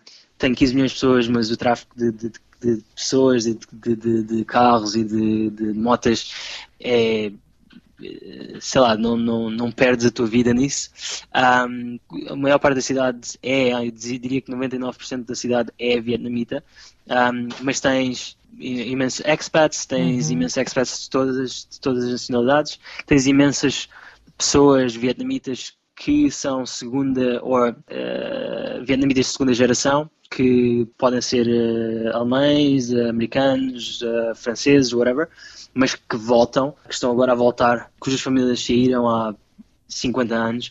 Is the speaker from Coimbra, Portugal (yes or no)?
no; Setúbal, Portugal; vender Portugal, vender Lisboa, vender a cidade onde eu cresci também, Setúbal, e todo aquele estuário de Setúbal, que é lindo